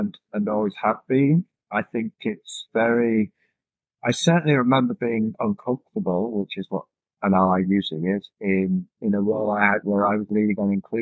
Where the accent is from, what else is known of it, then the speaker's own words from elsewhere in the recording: York, Yorkshire and the Humber, United Kingdom; a great organization in York, my hometown in England